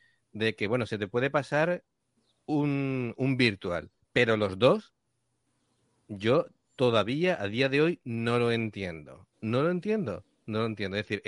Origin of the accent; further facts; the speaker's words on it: Andalusia, Spain; los exagerados somos los andaluces